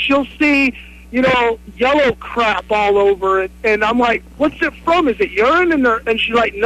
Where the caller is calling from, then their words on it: Baumholder, Rhineland-Palatinate, Germany; I'm the guy from Baumholder, Germany.